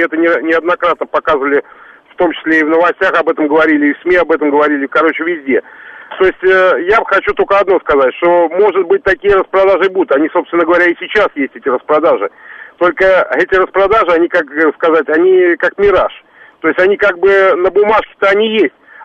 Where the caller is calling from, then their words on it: Moscow, Russia; я из Москвы звоню.